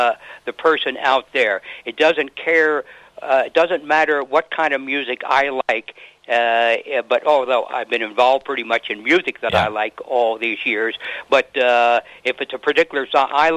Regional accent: Pennsylvania, United States; I'm originally from Pennsylvania, north of Philadelphia.

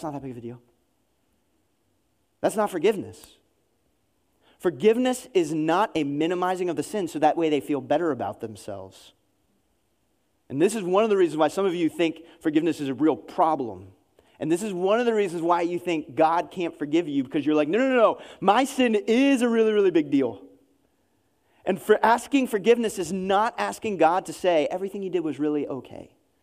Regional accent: the North, United States; and I grew up in the North, and the North was much better about this

